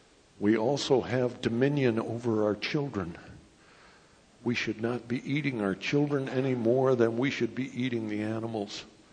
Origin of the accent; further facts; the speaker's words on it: Montana, United States; Do you remember, I came from Montana. Montana is not the hotbed of vegetarianism.